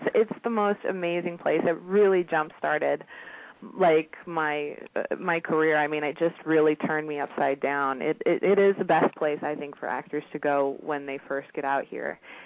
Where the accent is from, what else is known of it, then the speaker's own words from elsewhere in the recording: Iowa, United States; I come from Iowa